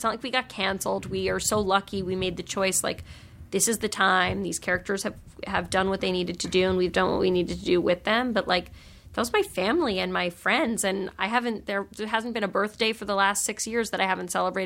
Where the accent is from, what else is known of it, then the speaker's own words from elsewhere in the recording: New York City, New York, United States; you know, I grew up in New York and there's a lot of, like, sort of, like, that's, you know, the home of, like, you know, sassy literary gatherings